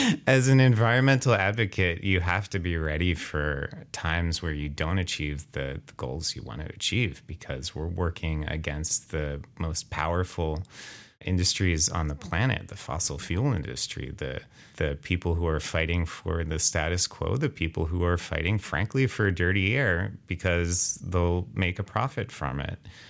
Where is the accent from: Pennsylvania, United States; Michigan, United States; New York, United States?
Pennsylvania, United States; Philadelphia; And I was excited to have such an amazing organization be based in my hometown, Philadelphia.